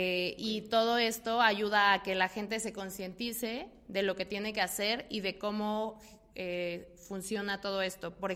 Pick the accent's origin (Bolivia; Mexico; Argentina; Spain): Mexico; somos muchísimos mexicanos, entre todos podemos hacer muchas cosas